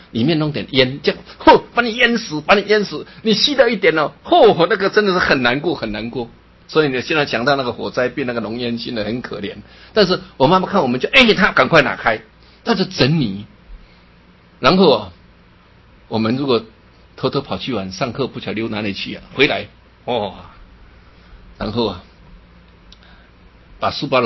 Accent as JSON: {"language": "Chinese", "country": "China"}